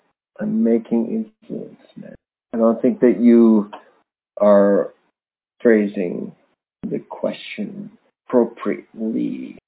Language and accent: English; Canada; We are both Canadian